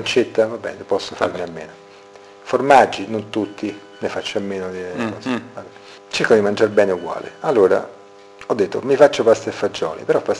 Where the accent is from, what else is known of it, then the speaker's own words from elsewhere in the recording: Brazil; also born or lived in Italy; Non è che sono brasiliano, sono italiano, figlio di italiani, cresciuto in Brasile.